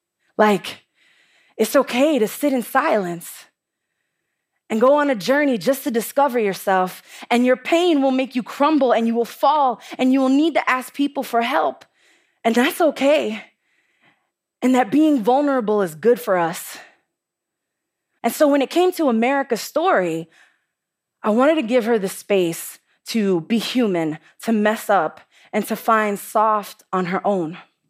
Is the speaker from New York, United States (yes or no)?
yes; Bronx, New York, United States